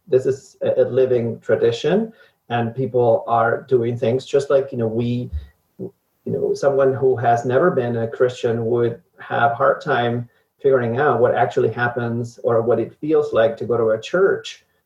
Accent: Argentina; I am originally from Argentina, which, as it is true for most people, I grew up in the Catholic Church, you know, many, many years of Catholic education

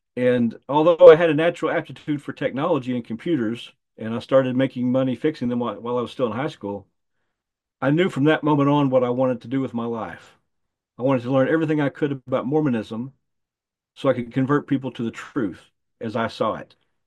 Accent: Oklahoma, United States; I was born and raised in Oklahoma, and like the majority of folks around here, I was brought up in the Southern Baptist Church.

